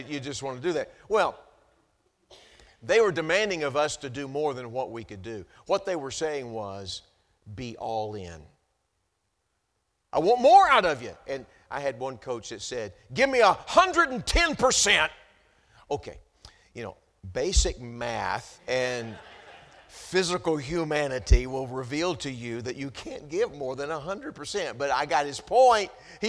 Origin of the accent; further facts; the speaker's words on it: Texas, United States; But Texas is our home. I grew up in Texas, and about 5 years, a little over 5 years ago, we moved back there.